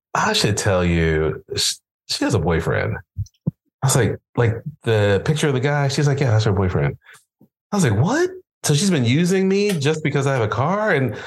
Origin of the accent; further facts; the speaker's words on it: Ohio, United States; I'm originally from Ohio.